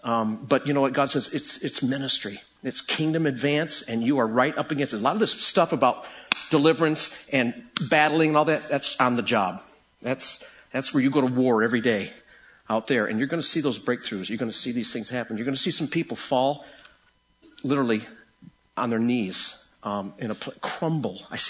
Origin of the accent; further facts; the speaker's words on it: Rochester, New York, United States; And I'm going to go out on a limb here only because I'm from Rochester. I kept hearing the word Eastman School of Music